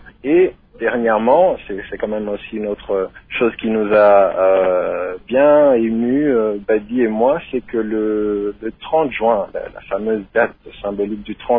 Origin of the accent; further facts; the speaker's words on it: DR Congo; je vais pouvoir aller tourner au Congo en tant que Congolais